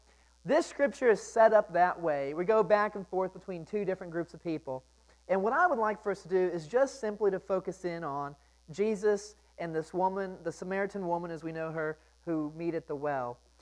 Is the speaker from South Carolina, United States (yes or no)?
no; Argyle, Texas, United States; I am actually originally from Argyle, Texas. I am a long ways from where I grew up and call home.